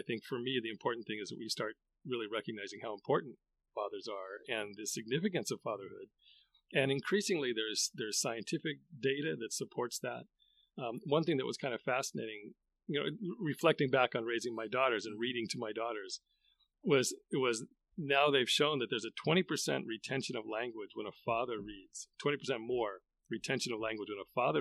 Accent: Los Angeles, California, United States; also born or lived in Japan / Texas; But before that, I lived in Japan for 8 years. I grew up here in Los Angeles.

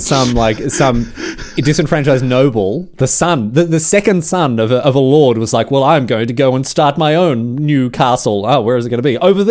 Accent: Australia; Yes, I'm Australian.

